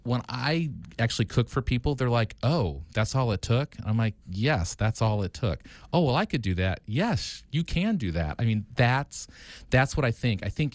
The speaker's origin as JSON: {"language": "English", "country": "United States", "said": "I'm from Wisconsin or Northern Illinois, almost Wisconsin, and I love cheese"}